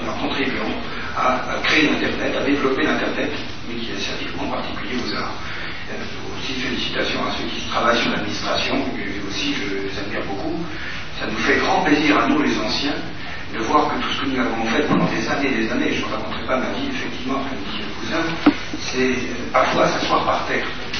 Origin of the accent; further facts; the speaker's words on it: France; Tous, et pas seulement chez nous en France